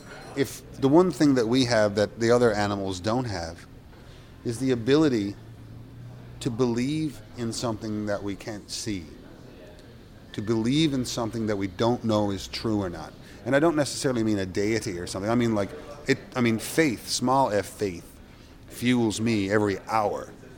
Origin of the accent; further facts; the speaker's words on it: Petty Harbor, Newfoundland and Labrador, Canada; my folk roots growing up in Petty Harbor with mandolins and whistles and accordions and piano accordion, like my mom played all the time.